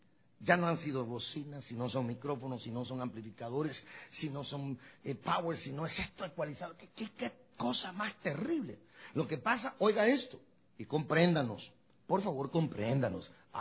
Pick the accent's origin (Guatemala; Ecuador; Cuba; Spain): Guatemala; Guastatoya, El Progreso; Yo tenía un amigo, en mi pueblo, en Huastatoya